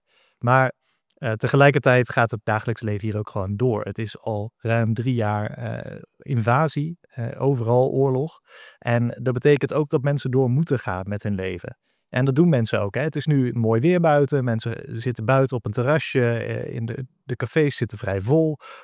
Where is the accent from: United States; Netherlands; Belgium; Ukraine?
Ukraine; Kyiv; Ik ben in Kiev opgegroeid, dus ik heb ongeveer de helft van mijn leven hier doorgebracht.